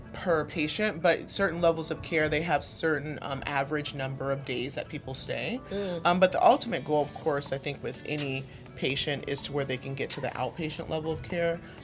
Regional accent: Houston, Texas, United States; also born or lived in San Antonio; I mean, I was born in San Antonio, but yeah, Houston is where I grew up.

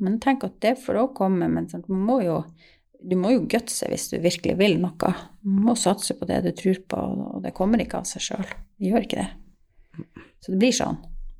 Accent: Alta, Finnmark, Norway; Fordi at jeg vokste opp på Nyvoll. Det er jo litt av bygd.

